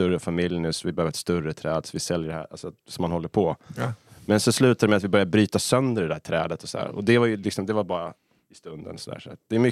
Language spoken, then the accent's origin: Swedish; Ekerö, Stockholm County, Sweden; Stockholm så då, om man ska vara jävligt yxig. Men specifikt så Vasastan tills jag var 7 och sen Ekerö.